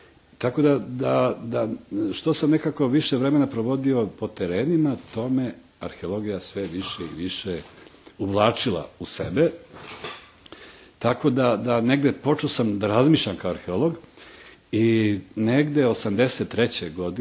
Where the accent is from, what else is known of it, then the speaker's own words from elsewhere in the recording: Prijepolje, Šumadija and Western Serbia, Serbia; born there; ja sam rođen u Prijepolju, a na tom prostoru ima dosta speleoloških objekata.